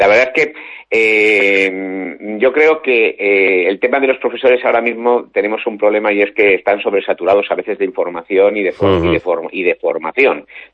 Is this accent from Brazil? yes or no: no; Valladolid, Castile and León, Spain; yo soy de Castilla y León y me dicen que parezca que no soy de allí, de Valladolid